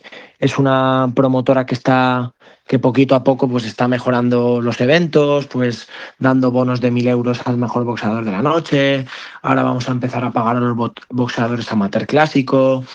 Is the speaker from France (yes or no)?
no; Navarrés, Valencian Community, Spain; Yo antiguamente hacía en mi pueblo, en Navarrés